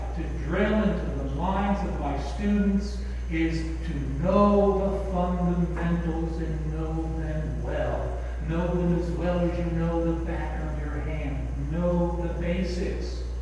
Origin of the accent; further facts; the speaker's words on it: New Jersey, United States; and I'm from New Jersey, and I'll tell you, we don't get earthquakes in New Jersey.